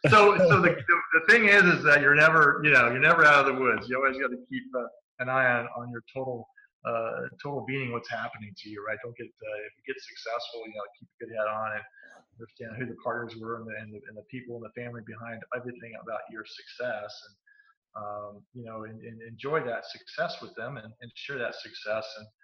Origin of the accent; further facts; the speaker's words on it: Cincinnati, Ohio, United States; Because I grew up in Cincinnati.